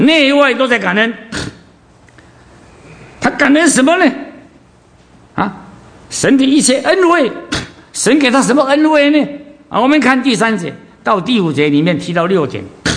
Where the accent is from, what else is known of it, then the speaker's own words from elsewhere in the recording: Taiwan; 我是从台湾来的啊，对台湾的这个消息就比较关心一点。